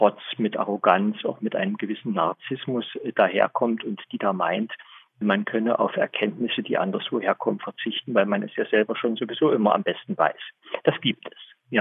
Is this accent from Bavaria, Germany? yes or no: no; Saxony, Germany; Ja, ich bin Sachse und ich bin gern Sachse. Und ich bin einer, der sich weltoffen versteht und der weiß, dass er nicht nur Sachse ist, sondern auch Deutscher und auch Europäer